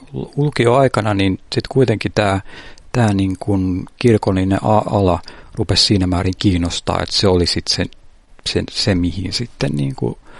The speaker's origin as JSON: {"language": "Finnish", "town": "Padasjoki", "region": "Päijät-Häme", "country": "Finland", "tie": "born or raised there", "also_born_or_lived": "Riihimäki / Lahti", "said": "mä oon pienenä asuttiin perheen kanssa Riihimäellä Lahdessa, mutta suurin osa lapsuudesta on viettänyt Padassuolla, että sieltä niin kuin vanhemmat on kotoisin."}